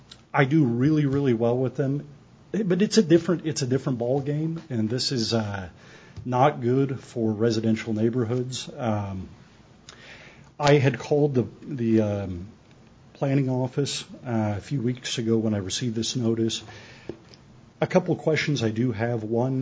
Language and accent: English; Overland Park, Kansas, United States; And again, I'm from Overland Park. I'm new to living here full time, but I am not a fan of it.